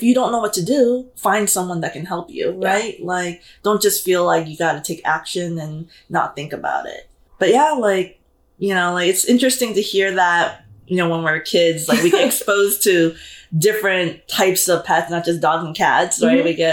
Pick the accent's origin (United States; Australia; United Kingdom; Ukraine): United States; California; Like, I grew up in the Bay most of my life, the Bay Area most of my life, and... like in Chinatown, they always have these like festivals.